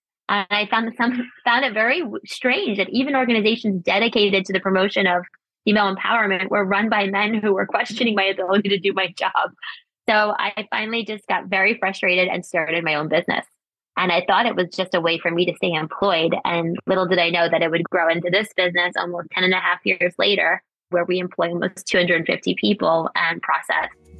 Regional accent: New York City, New York, United States; So very early on, I left home. I'm from New York City.

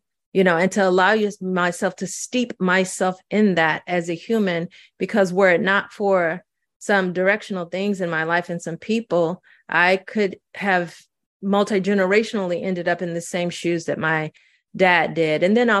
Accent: St. Louis, Missouri, United States; also born or lived in Mississippi; because I was growing up in St. Louis and we would go back every summer. And I was the child in my family who was born in Mississippi.

